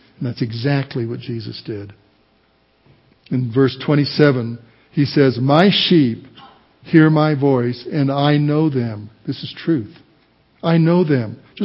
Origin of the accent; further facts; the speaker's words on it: Walsenburg, Colorado, United States; I come from Walsenburg, Colorado. There are a lot of herds of sheep in Walsenburg, Colorado.